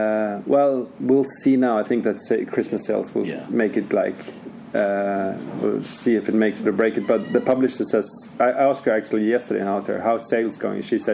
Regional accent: Sweden; So every single piece of metal and wood is local from where I'm from. The tree is fruit wood from my grandparents' summer house down in southern Sweden.

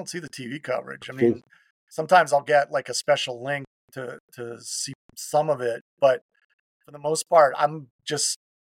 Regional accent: New Hampshire, United States; yeah, I'm New Hampshire, so I'm all New England.

